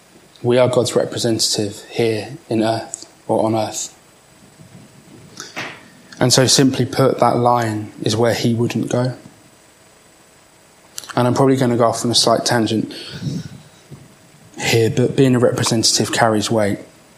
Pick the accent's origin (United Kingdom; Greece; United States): United Kingdom; I guess, being British, we don't like to open up.